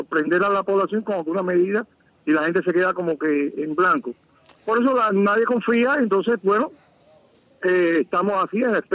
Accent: Cuba; a mí como cubano de a pie

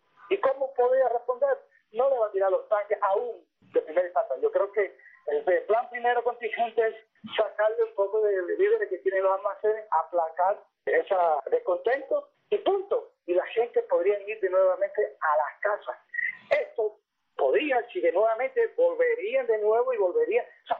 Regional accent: Baracoa, Guantánamo, Cuba; born there; en Baracoa, la ciudad donde yo nací, en el barrio de la playa

